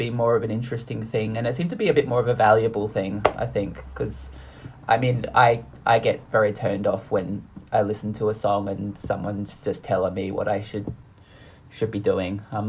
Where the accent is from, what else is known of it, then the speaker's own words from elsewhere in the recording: Adelaide, South Australia, Australia; now in Melbourne, Australia; Like I grew up in Adelaide, and like when I was growing up, there was like very little that was exciting.